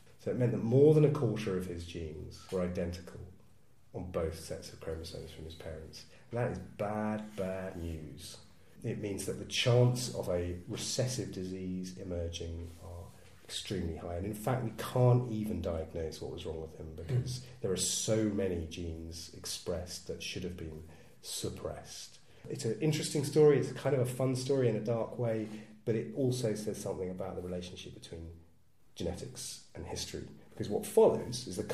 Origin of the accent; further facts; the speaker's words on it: East of England, United Kingdom; So whereas you and I, including if I'm from Suffolk, thank you very much, we should have 256 people eight generations back.